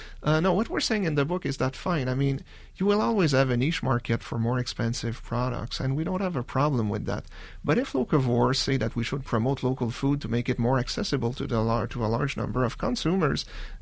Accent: Canada; Again, I'm Canadian, and we do suffer from stupid American agricultural policy.

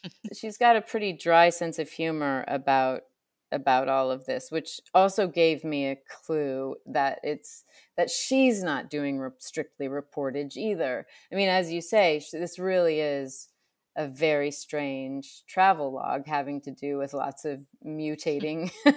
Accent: Illinois, United States; I mean, I grew up in Illinois. I know Chicago.

